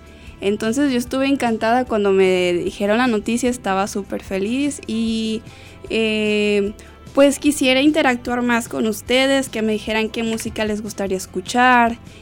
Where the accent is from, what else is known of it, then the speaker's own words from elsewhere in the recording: Autlán de Navarro, Jalisco, Mexico; Sí, pues yo soy aquí de Autlán de Navarro, estudio la carrera de licenciatura en nutrición